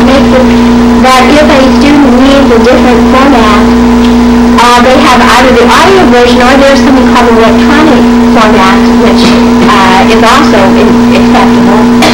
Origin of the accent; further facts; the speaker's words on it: Texas, United States; And being a Texan, the people in our school tried to say